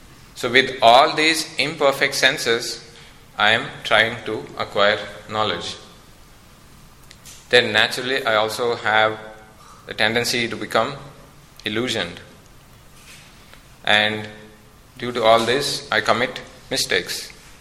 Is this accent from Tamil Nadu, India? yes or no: yes; Kanchipuram, Tamil Nadu, India; Now, in my hometown, my home is actually situated in the main road. It's in Kanchipuram.